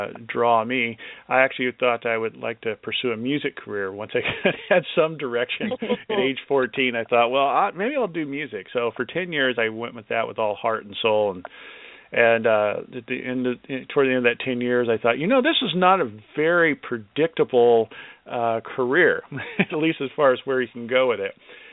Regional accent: Los Angeles, California, United States; I was born in Los Angeles and spent most of my time there, at least from teenage years. And I lived in the city of Burbank, which is a small city within the county of Los Angeles.

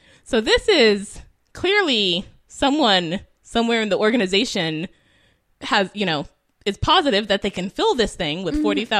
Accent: California, United States; granted, I'm from California, so my, you know, geography of the East Coast is somewhat limited

